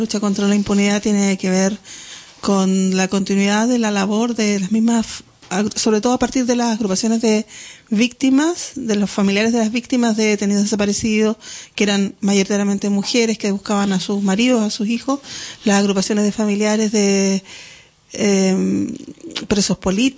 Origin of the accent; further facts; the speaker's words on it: Chile; now in Spain; Yo vengo de Chile